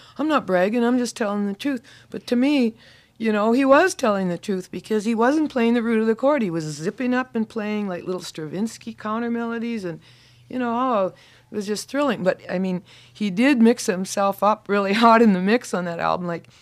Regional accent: Saskatoon, Saskatchewan, Canada; moved away as an adult; And it was to be held in my hometown of Saskatoon on the 23rd of May.

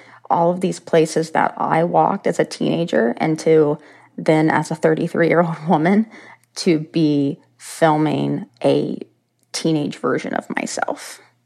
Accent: Appalachia, United States; But I grew up watching people on screen from Appalachia almost portrayed as jokes, as hillbillies, as ignorant

